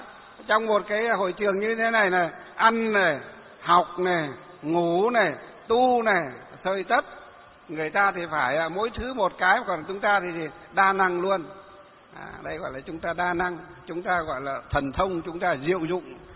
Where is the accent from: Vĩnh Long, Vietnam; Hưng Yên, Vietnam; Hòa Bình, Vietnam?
Hòa Bình, Vietnam; gặp cái bác bí thư tỉnh ủy, tỉnh Hòa Bình ở trong quê của tôi.